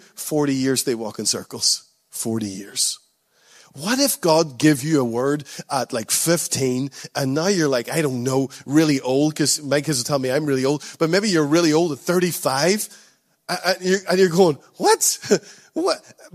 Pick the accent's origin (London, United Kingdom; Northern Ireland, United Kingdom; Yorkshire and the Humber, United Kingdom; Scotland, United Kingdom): Northern Ireland, United Kingdom; Again, I know we're from Northern Ireland. Our rivers are like 6 feet.